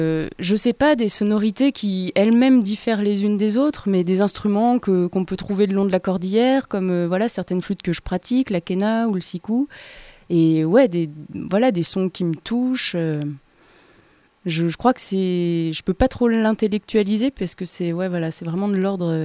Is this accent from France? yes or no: yes; Marignac, France; Eh bien, je pense parce que je suis de Marignac.